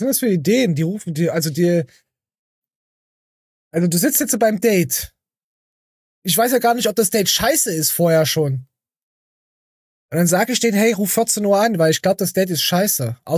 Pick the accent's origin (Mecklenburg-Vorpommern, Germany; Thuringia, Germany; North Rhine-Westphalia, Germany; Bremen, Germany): Thuringia, Germany; Also ich weiß, dass es bei uns in Thüringen auch ein Malheur gibt.